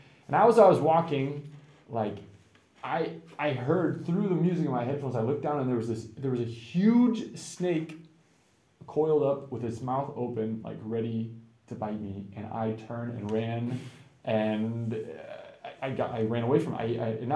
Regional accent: Florida, United States; You know, I'm from Florida. In Florida, every snake, I feel like, is poisonous and they're very dangerous.

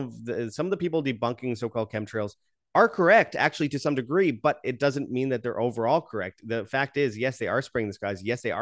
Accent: Canada; yes, I'm Canadian

